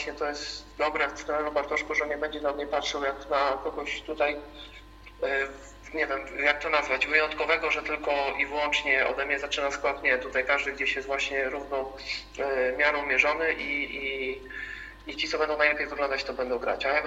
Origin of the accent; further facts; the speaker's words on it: Siedlce, Masovian Voivodeship, Poland; now in Kielce, Poland; Nie ma już tam, gdzie ja spędziłem dzieciństwo, gdzie tam dorastałem, że to wszystko działo się w Siedlcach.